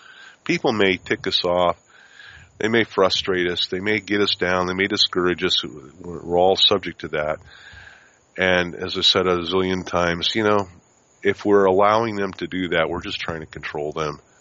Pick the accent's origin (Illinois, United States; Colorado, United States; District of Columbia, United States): Colorado, United States; Denver; moved away as an adult; also born or lived in Spearfish, United States; when I grew up in Denver. And, you know, I was 19 when we left Denver and went to South Dakota, the Black Hills.